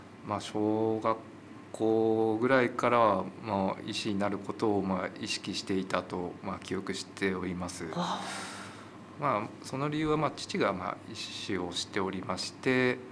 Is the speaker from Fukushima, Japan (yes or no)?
no; Morioka, Iwate, Japan; also born or lived in Aomori; 盛岡になります。